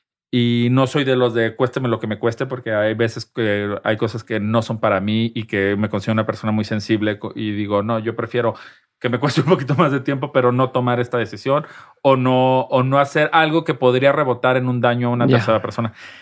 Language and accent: Spanish; Guadalajara, Jalisco, Mexico; now in Mexico City, Mexico; México, que es el país que más amo y que disfruto, y yo soy de Guadalajara, yo en la Ciudad de México soy un foráneo